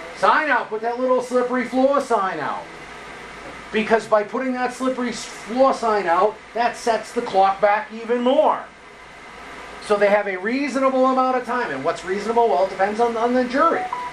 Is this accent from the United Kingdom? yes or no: no; Whitinsville, Massachusetts, United States; now in Sutton, United States; I was raised in Whitensville and now I live in Sutton.